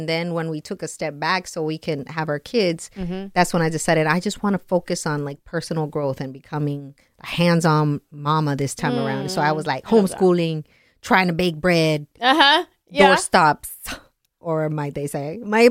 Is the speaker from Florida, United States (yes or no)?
yes; Florida, United States; born there; also born or lived in Colombia; because I'm a Colombian. So even though I was born in Florida, tengo sangre colombiana.